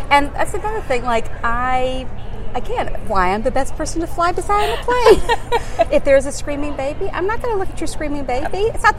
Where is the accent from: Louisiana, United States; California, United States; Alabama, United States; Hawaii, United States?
Alabama, United States; now in New York, United States; And I moved to New York because I wanted to be the only woman in a room of gay men. Because growing up in Alabama, you know, as far as we knew, there were no gay men.